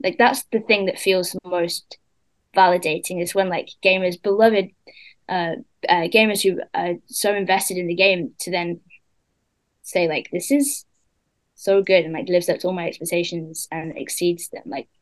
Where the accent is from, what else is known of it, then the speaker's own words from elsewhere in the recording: United States; accent: American; I was really concerned that my American accent wasn't American anymore, because I'd like got so used to it.